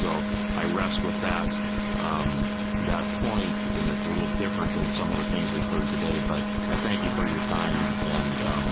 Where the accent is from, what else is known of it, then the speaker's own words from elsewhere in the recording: Forks Grove, United States; I must have got my name on the wrong list because I am from Forks Grove